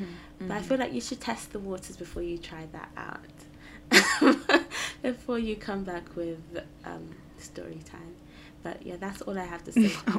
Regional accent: Nigeria; born there; I was born in Nigeria. My parents were like fully born in Nigeria.

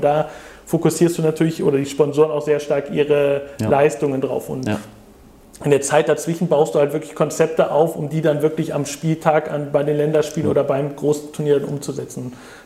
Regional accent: Cologne, North Rhine-Westphalia, Germany; die gerade zufällig auch in meiner Heimat in Köln sitzen, ist umso schöner.

